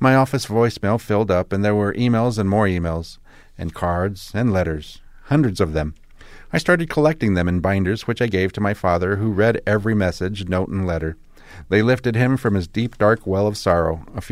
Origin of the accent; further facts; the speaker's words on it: Pittsburgh, Pennsylvania, United States; I grew up outside of Pittsburgh